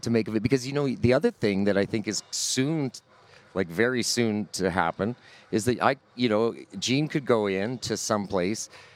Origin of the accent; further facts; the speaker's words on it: Virden, Manitoba, Canada; born there; I was born in Verdon, Manitoba. And I had a house in Winnipeg, and we had sold it.